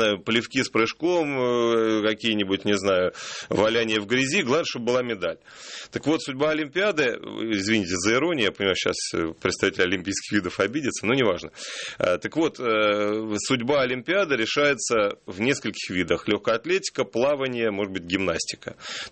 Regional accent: Novouralsk, Sverdlovsk Oblast, Russia; В моем родном городе Новоуральске, Свердловская область, один 25-метровый бассейн.

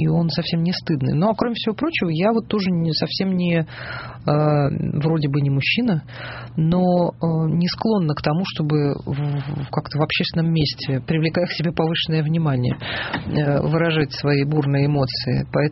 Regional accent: Yaroslavl, Yaroslavl Oblast, Russia; Дорогой, я из Ярославля.

